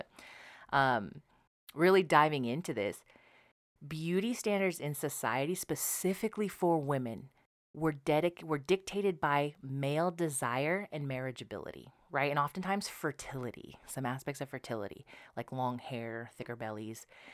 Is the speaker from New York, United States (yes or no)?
no; Idaho, United States; I'm white presenting. I'm white. I grew up in Idaho, white.